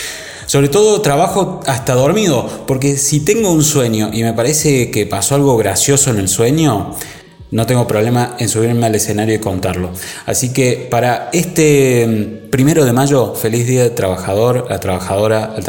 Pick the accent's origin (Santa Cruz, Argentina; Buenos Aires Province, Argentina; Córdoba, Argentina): Córdoba, Argentina; soy comediante y soy de Córdoba Capital.